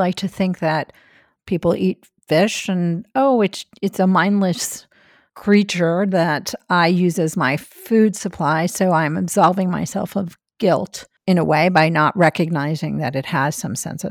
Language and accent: English; Brooklyn, New York, United States; I had a neighbor who lived next to me. I grew up in Brooklyn as well, who raised homing pigeons, so I'm very familiar with them.